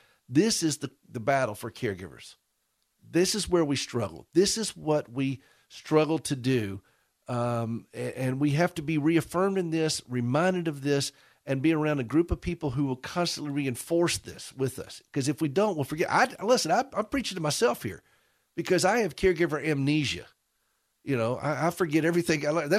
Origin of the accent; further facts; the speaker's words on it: South Carolina, United States; Listen, I'm Carolina born, Carolina bred.